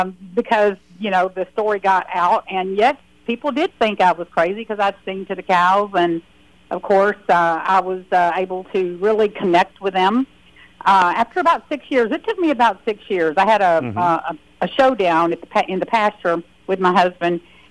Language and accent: English; Texas, United States; and I'm from Texas, a bona fide dyed-in-the-wool rodeo, you know, going, boot-wearing, barbecue-eating girl.